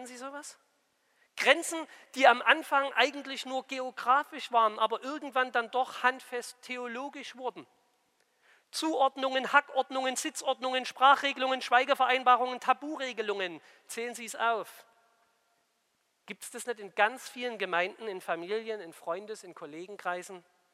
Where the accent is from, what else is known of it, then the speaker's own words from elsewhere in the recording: Limbach, Saxony, Germany; Ich komme aus Limbach im Vogtland, ist in der Mitte der Marktplatz und der Marktplatz ist die Mittellinie im Dorf.